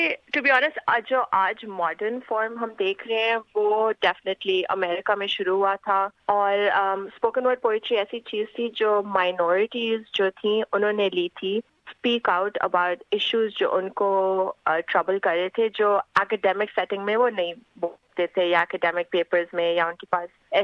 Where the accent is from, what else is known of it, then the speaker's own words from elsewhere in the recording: Lahore, Punjab, Pakistan; also born or lived in England / United States; now in Perth, Australia; میں پاکستان سے ہوں اوریجنلی, لاہور سے, اور پچھلے 2 سالوں سے میں پرتھ میں رہ رہی ہوں.